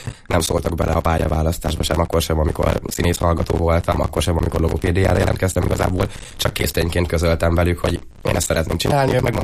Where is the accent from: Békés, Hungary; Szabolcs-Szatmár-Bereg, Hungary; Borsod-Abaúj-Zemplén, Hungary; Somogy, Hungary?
Borsod-Abaúj-Zemplén, Hungary; now in Eger, Hungary